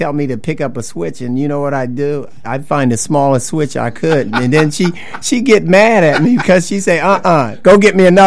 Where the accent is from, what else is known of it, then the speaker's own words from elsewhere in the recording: Cleveland, Ohio, United States; now in Columbus, United States; I'm from Cleveland, Ohio. And I came here in 1963, '65, somewhere between there. And I've been here ever since.